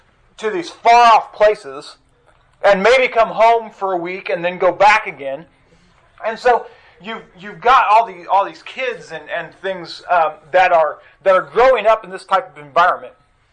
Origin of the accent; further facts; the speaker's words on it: Casper, Wyoming, United States; And so I'm from Casper, Wyoming. In Casper, we have our population is about 60,000-70,000 people in Casper